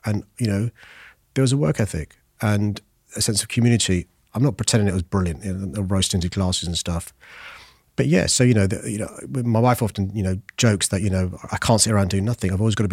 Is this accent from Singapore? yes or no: no; Tooting, London, United Kingdom; I was born in Tooting in St. George's Hospital. Mm. I first lived a mile up the road in the Henry Prince estate on a council estate.